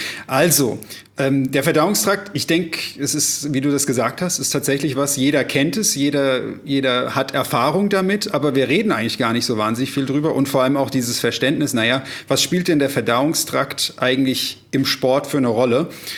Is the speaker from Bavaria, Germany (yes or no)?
yes; Munich, Bavaria, Germany; als Münchner, beziehungsweise als Nicht-Norddeutscher